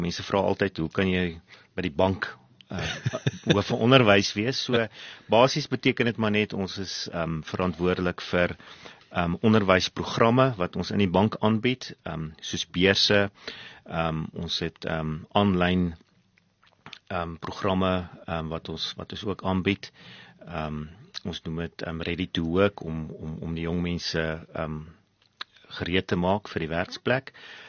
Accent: Bethlehem, Free State, South Africa; ek het groot geword in Bethlehem, in die Vrystaat, daar gewees by hoërskool voortrekker, matrikuleer

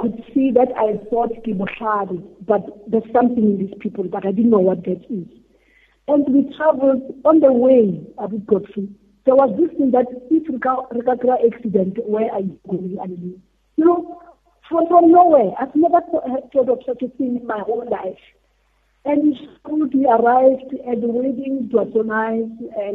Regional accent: Matimpore, South Africa; also born or lived in Johannesburg; I was born in Johannesburg somewhere, Kodikishin. My mother said at Rosebank. I don't know if there was a hospital by then. And I was raised by my mother's granny, Ko Marapiani, in the place called Matimpore.

